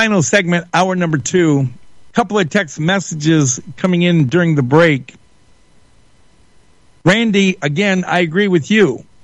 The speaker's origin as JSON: {"language": "English", "town": "Shelby Township", "region": "Michigan", "country": "United States", "tie": "born or raised there", "said": "Growing up in Utica Community Schools, going to Shelby Junior High on Van Dyke, just north of 23 Mile, Mallow Junior High, eventually Eisenhower High School in Shelby Township."}